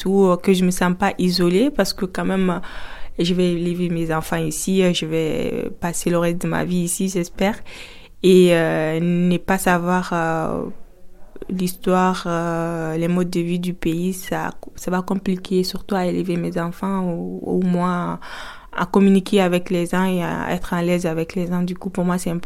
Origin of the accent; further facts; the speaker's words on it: Conakry, Guinea; Je viens de la Guinée, Conakry, c'est l'Afrique de l'Ouest, et j'ai 24 ans.